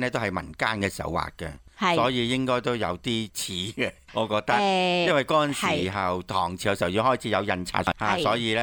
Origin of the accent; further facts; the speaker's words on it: China; 作为中国人咧，我哋都要知下中国文化